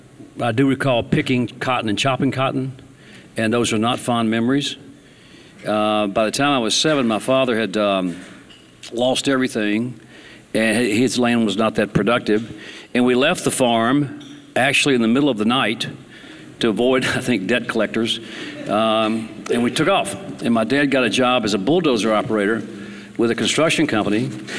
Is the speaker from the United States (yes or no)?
yes; Tennessee, United States; So I went to law school and finished at Ole Miss, and went back to my hometown outside of Memphis, and hung out my shingle and declared my own law firm.